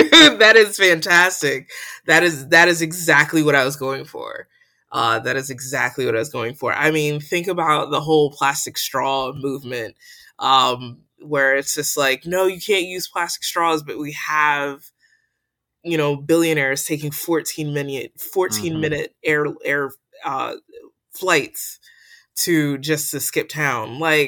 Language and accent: English; United States; And like I'm Trinidadian. My background is Trinidadian. I'm first generation American.